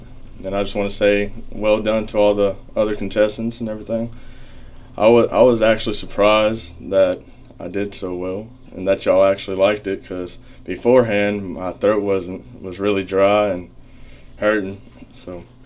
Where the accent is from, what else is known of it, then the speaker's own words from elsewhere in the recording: Navasota, Texas, United States; This is a dream come true to be up there on that stage singing in front of my hometown.